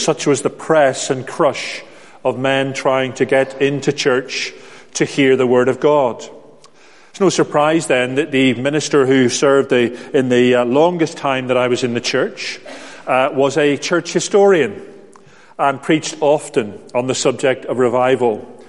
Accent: Northern Ireland, United Kingdom; The church in which I grew up in Northern Ireland

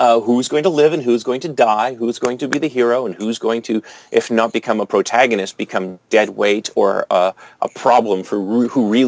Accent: Canada; since I'm Canadian, he got out of that mess.

